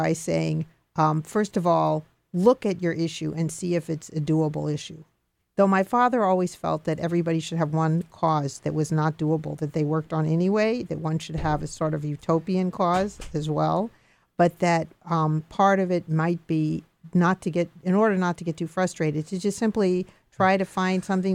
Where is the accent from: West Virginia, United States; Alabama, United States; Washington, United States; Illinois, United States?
Illinois, United States; Chicago; I remember that very well, growing up in Chicago, and then going with my father, we would go to different legislative offices